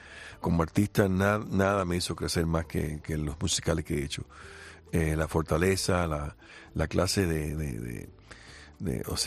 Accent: Cuba; moved away; Cuando salí de Cuba, yo soy hijo único

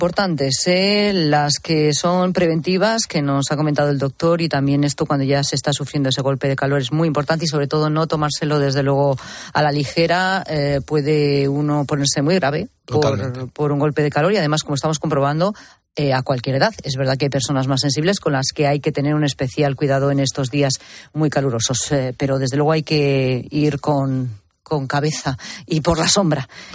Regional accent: Maide, Castile and León, Spain; en mi tierra, con estos 37 grados que marca Zamora Capital. 37 grados también en mi pueblo, en Maide, que es algo nunca visto.

